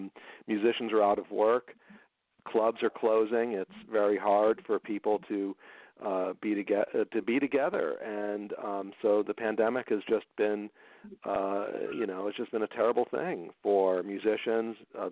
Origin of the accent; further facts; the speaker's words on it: Chicago, Illinois, United States; Well, of course, you know, growing up in the Chicago area, and there's so much, as you know, wonderful music here